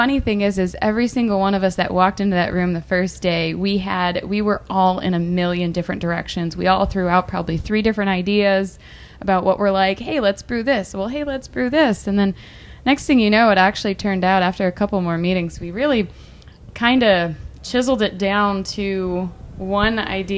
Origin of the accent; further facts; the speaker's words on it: Michigan, United States; I grew up in Michigan, and this is Oberon season for me.